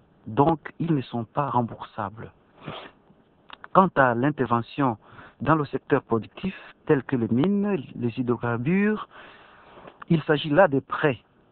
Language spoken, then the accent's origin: French; United States; French is a second language; Même aux États-Unis, mon pays d'origine, la corruption continue d'exister